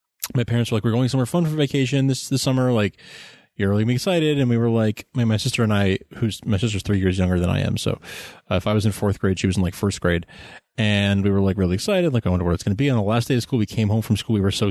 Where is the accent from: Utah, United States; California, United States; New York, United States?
New York, United States; I grew up on Long Island in New York, and there were a lot of free shows and things